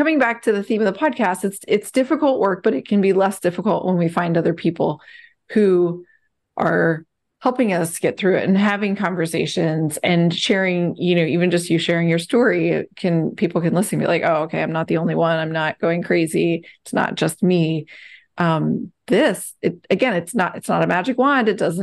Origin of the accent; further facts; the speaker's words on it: Pennsylvania, United States; I mean, I own a house in Tennessee, but it's like I grew up in Pennsylvania